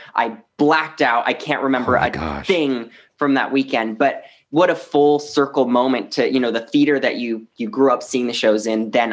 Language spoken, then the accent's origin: English; San Diego, California, United States; Oh, so I'm from San Diego, California, And growing up there, I would go see, you know, every single musical that came through town at the San Diego Civic Center.